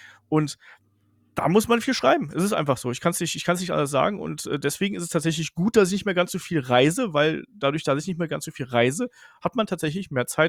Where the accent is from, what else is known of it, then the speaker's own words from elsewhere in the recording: Bedburg, North Rhine-Westphalia, Germany; Ich bin im Rheinland aufgewachsen, kleines Dorf irgendwo zwischen Kerpen, das kennt man so, Michael Schumacher, Bergheim, Lukas Podolski, also so da in der Region bin ich aufgewachsen. Wirklich kleine Ort, Bettburg heißt das. Und ja, hab da gelebt